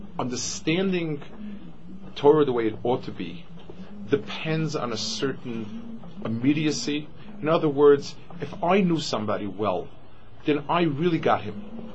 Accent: United States; We grew up in the States.

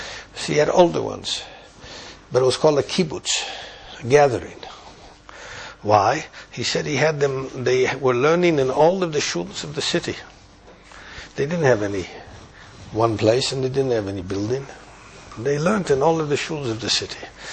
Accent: Minneapolis, Minnesota, United States; I had a rav where I grew up in Minneapolis.

